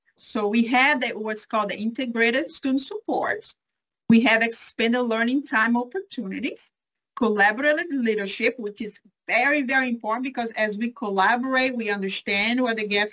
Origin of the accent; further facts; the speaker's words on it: Brazil; English is a second language; moved away as an adult; now in United States; I am from Brazil. I'm originally from Brazil. I came as an international student. I received a scholarship to attend college in the U.S.